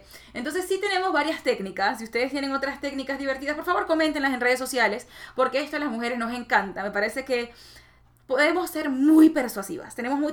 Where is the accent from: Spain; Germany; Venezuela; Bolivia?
Venezuela; Maracaibo, Zulia; now in Miami, United States; Número uno, porque yo soy de Maracaibo.